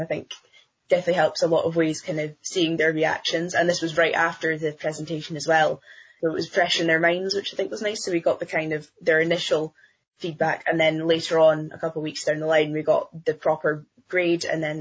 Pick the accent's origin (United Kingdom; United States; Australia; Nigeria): United Kingdom; Scotland; I think even being a Scottish student my whole life as well was really interesting